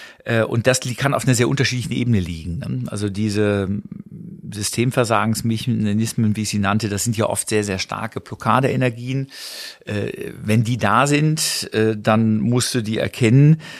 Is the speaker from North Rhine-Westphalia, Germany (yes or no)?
yes; Wuppertal, North Rhine-Westphalia, Germany; ich komme ja nun aus Wuppertal